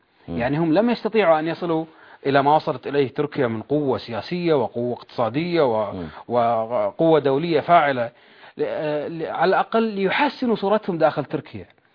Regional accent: Kuwait

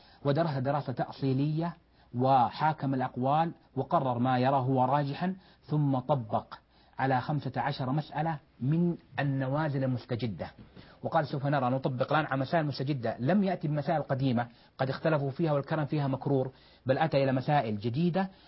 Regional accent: Jeddah, Makkah Province, Saudi Arabia; وما شاء الله من أميز المشايخ عندنا في جدة

